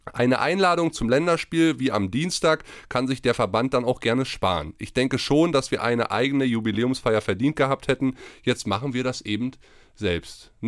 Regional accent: Schwedt, Brandenburg, Germany; von so einem kleinen Verein wie Schwedt-Oder, wo ich herkomme

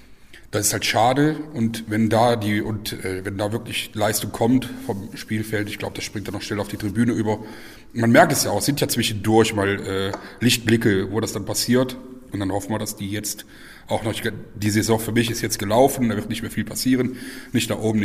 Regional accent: Olpe, North Rhine-Westphalia, Germany; Olpen ist meine Heimatstadt

